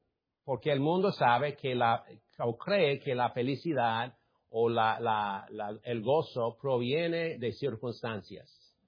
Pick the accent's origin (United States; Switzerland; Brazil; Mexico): United States; Spanish is a second language; he notado que ha sido para mí, como gringo, una puerta bien abierta